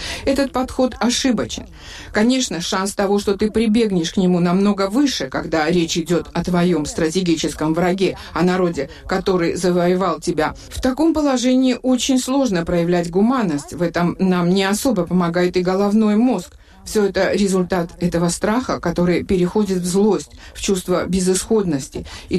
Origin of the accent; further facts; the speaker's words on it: Georgia; Самое большое, чего мы, грузины, можем лишиться, это человечность.